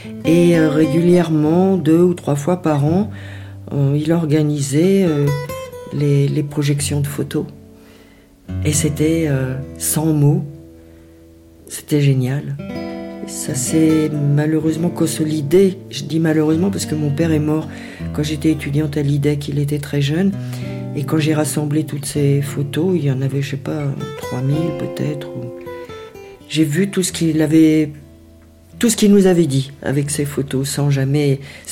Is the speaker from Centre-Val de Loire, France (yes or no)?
yes; Centre-Val de Loire, France; born there; le petit bourg où je suis née, qui est dans le Berry, à 30 km au sud de Bourges.